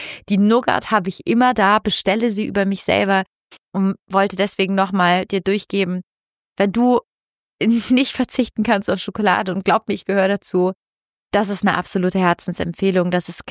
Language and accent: German; Italy; German is a second language; ich komme aus Italien